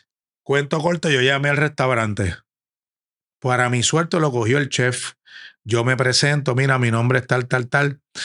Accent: Puerto Rico; also born or lived in New York; yo soy de Puerto Rico, yo estoy estudiando en Nueva York

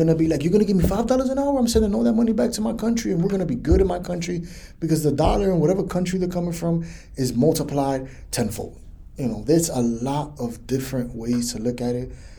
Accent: New York City, New York, United States; I grew up in New York City, and I see that there's a lot of immigrants that are coming in, and man, I'm for it.

